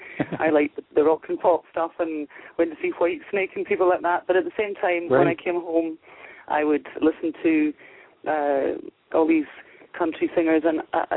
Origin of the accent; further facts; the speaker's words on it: Ulster, Ireland; also born or lived in Scotland; I'm from Donegal, and I'm in northwest Donegal, which is kind of in the northwest of the country, the Republic of Ireland, and my family, like many others from this area, went to Scotland, so we spent a lot of time there. But I'm back now, almost 20 years